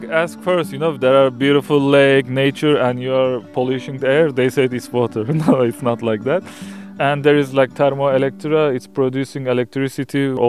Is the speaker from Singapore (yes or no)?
no; Izmir, İzmir, Turkey; now in Valencia, Spain; Actually, it's third biggest city of Turkey